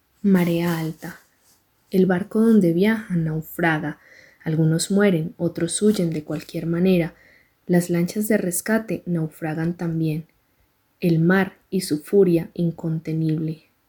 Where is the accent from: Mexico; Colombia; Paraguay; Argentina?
Colombia; Pereira, Risaralda; de Pereira, Colombia.